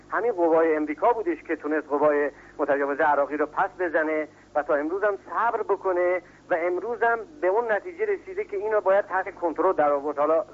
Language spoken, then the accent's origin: Persian; Iran; بنده به عنوان یک ایرانی اونو تایید میکنم